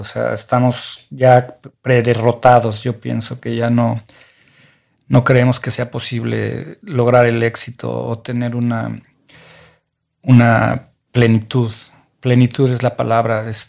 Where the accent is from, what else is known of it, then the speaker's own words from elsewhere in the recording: Mexico; moved away; A mí, en mi caso, al revés, yo me fui de México y empecé a tener éxito.